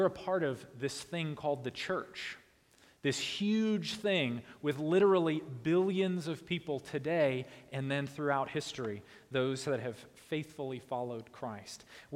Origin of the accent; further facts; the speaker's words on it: Virginia, United States; I'm from Northern Virginia, and anytime I try to say y'all, you all remind me that I still do not know how to say that word correctly